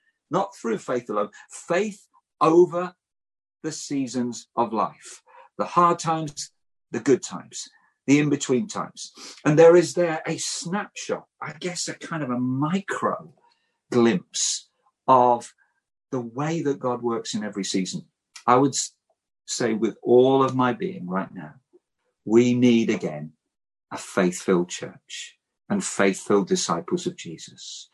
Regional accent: England, United Kingdom; now in Wales; I'm living in Wales as an English missionary with a Welsh daughter

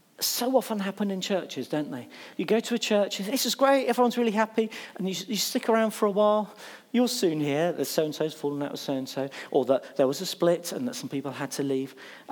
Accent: Bognor Regis, South East England, United Kingdom; Where do you come from? Oh, I come from Bognor.

